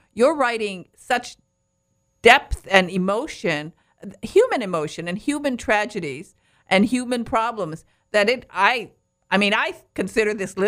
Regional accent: Detroit, Michigan, United States; Because I understand your husband comes from Detroit, and I come from Detroit.

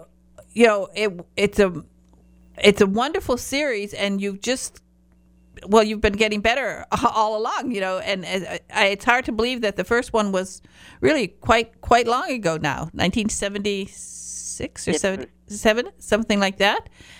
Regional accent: Highland Park, Michigan, United States; also born or lived in Upper Peninsula, United States; I was born in the Upper Peninsula, but I was raised in Highland Park, Michigan.

